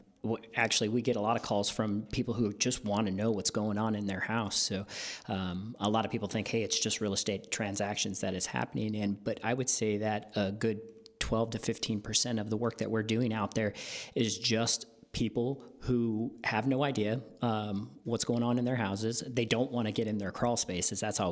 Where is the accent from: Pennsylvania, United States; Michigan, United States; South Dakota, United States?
South Dakota, United States; Deadwood; born there; Okay. Well, for me, I was born in Deadwood, South Dakota. So there's a little Napa nugget for you one day.